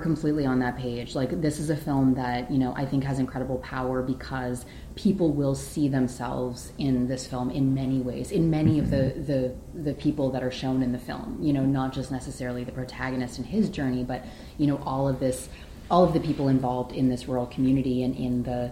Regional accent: Canada; also born or lived in United States; I grew up in Canada, but also in the US

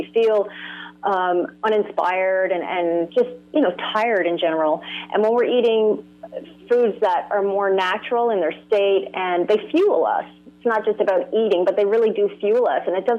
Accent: St. John's, Newfoundland and Labrador, Canada; There wasn't a whole great deal of fresh foods growing up in St. John's at that time either.

